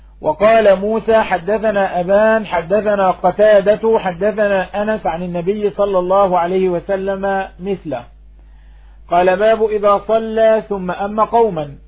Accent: Egypt; وهذا يحصل عندنا في مصر في مساجد كثيرة.

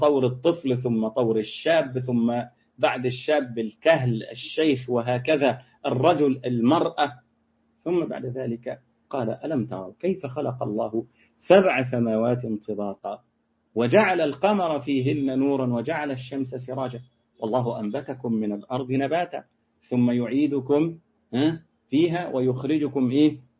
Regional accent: Egypt; إحنا أول تحديد للنسل عندنا في مصر كان سنة 65

